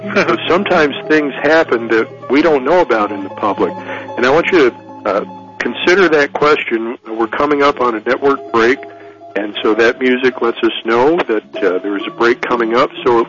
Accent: Texas, United States; I grew up, I've been all over the country. I was career military, but I grew up in South Texas

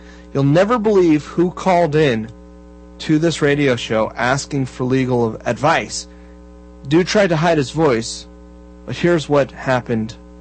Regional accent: Florida, United States; We spent under $2 a gallon for gas here in my home state of Florida.

